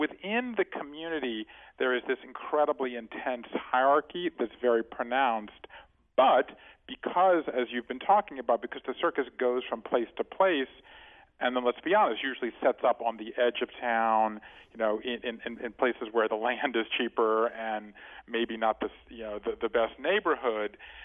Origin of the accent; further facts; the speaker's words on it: Savannah, Georgia, United States; I grew up in Savannah, Georgia, and I learned to juggle when I was 12